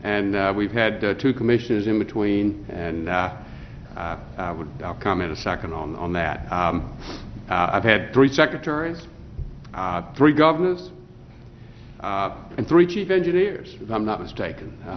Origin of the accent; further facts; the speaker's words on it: Petersburg, Virginia, United States; I grew up in Petersburg.